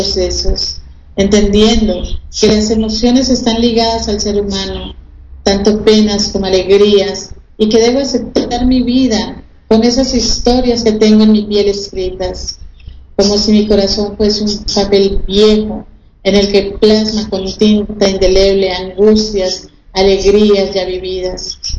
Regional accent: Mexico; moved away; Y saber que allá dejo mi alma, ¿ya? Las cosas que amo, la gente que amo, mi vida, todas las vivencias, todo lo que tengo en mi guardado. Y empezar a ver desde el avión los paisajes de México.

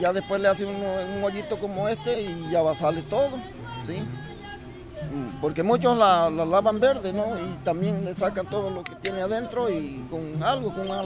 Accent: Tilapan, Veracruz, Mexico; Yo nací en Tilapan, ya tiene muchos años, tengo 70 años

